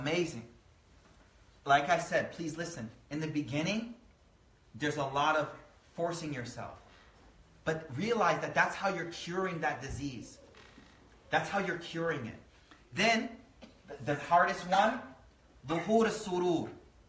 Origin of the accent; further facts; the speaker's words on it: East Coast, United States; now in Dallas, United States; Throwing salt in Dallas. I'm from the East Coast. We throw salt in the winter all the time.